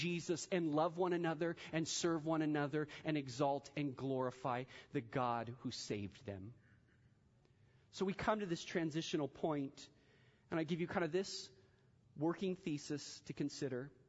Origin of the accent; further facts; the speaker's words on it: United States; have my like Rocky moment just because I'm American.